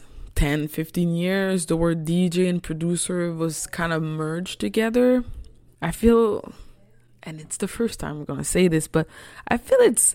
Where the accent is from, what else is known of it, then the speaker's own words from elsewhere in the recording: Montreal, Quebec, Canada; English is a second language; I'm a born and raised Montrealer. I grew up in the Northeast, represent school.